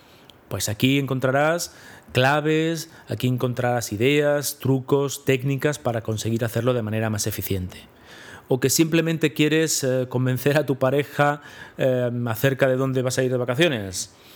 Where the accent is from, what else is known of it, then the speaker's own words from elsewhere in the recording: Barcelona, Catalonia, Spain; soy de Barcelona, soy psicólogo